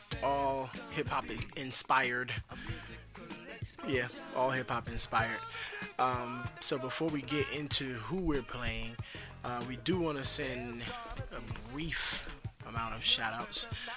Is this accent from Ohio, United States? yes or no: yes; Cleveland, Ohio, United States; We're going to follow KK up with Rika, who is out of my hometown of Cleveland